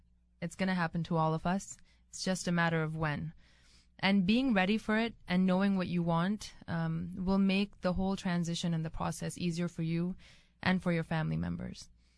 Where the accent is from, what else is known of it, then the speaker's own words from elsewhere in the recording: India; born there; No, I was born in India.